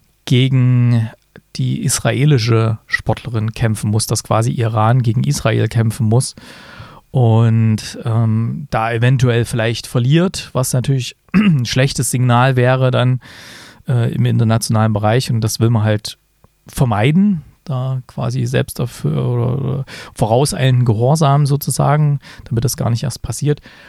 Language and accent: German; East Germany, Germany; ich bin ja auch in so einer Art System groß geworden damals in der DDR